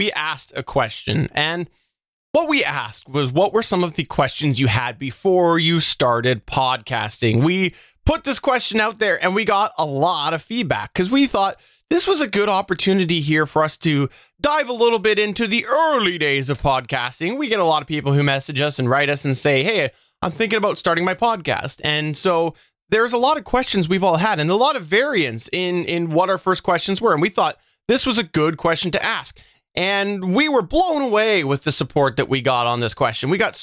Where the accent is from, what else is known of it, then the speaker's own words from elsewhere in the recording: Canada; I recently thought to myself, I am a Canadian. Maybe I should look to see if I can support my fellow Canadian businesses.